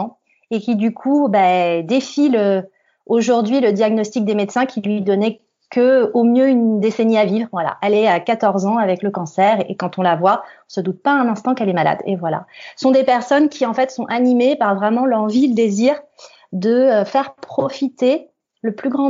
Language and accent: French; Aubervilliers, Île-de-France, France; Alors, je suis née à Aubervilliers, en Seine-Saint-Denis.